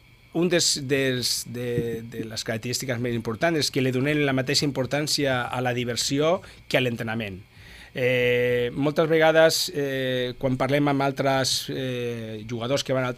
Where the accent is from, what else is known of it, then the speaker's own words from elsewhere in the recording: Alicante, Valencian Community, Spain; moved away; Jo vaig vaig venir d'Alacant, que jo soc d'Alacant